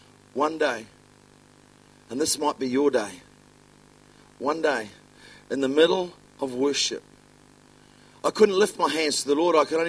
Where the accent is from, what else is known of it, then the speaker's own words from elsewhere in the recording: New Zealand; accent: Kiwi; the anointing travels best on a Kiwi accent. And they look at me like, wow. And I says, and I come from New Zealand.